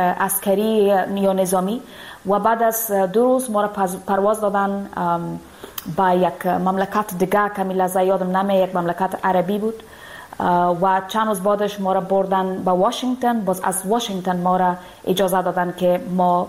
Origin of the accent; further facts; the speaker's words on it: Afghanistan; moved away; افغانستان موطن ما و امرای مردم ما دارم و برای من بسیار سخت تمام میشه که دیگه نمیتونم به افغانستان برم، دور از افغانستان هستم